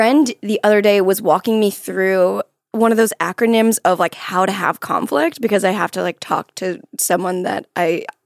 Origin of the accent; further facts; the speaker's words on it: Florida, United States; I'm from Florida.